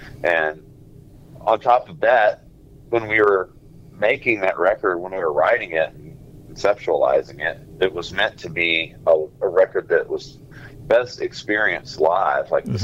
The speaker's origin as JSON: {"language": "English", "region": "Arkansas", "country": "United States", "tie": "born or raised there", "said": "I grew up in Arkansas. I lived in central Arkansas since the late 90s, but I was born in like South Arkansas and have lived in the state most of my life."}